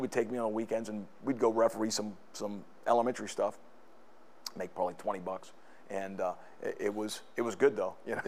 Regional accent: Uniontown, Pennsylvania, United States; I went back to my hometown, Uniontown, Pennsylvania, and I was an assistant wrestling coach.

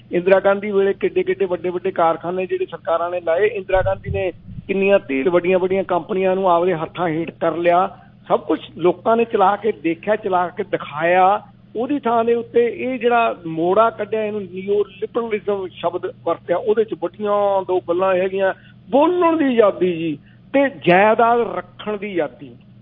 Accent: Punjab, India; now in Canada; ਮੇਰੇ ਪਿੰਡ ਦੇ 90% ਲੋਕਾਂ ਕੋਲੇ ਤਾਂ ਮੇਰੇ ਸ਼ਹਿਰ ਨੇੜਲਾ ਢਲਾਡਾ, ਉੱਥੇ ਤੱਕ ਜਾਣ ਦੀ ਟਿਕਟ ਖਰੀਦਣ ਜੋਗੇ ਪੈਸੇ ਨੀ, ਕੈਨੇਡਾ ਦੀ ਟਿਕਟ ਉਹਨਾਂ ਨੇ ਕਿੱਥੋਂ ਲੈਣੀ

